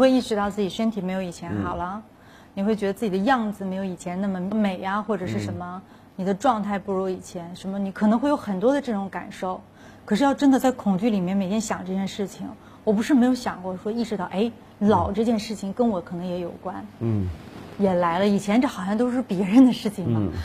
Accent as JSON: {"language": "Chinese", "region": "Northeast China", "country": "China", "tie": "born or raised there", "said": "就是我们东北女孩挺坚强的，我生活在我出生在东北"}